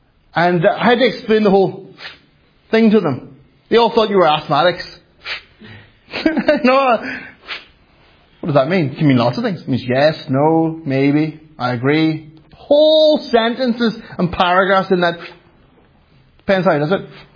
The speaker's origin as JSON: {"language": "English", "country": "Finland", "second_language": "English", "said": "Well, Kyle, I'm from Finland and we're very quiet."}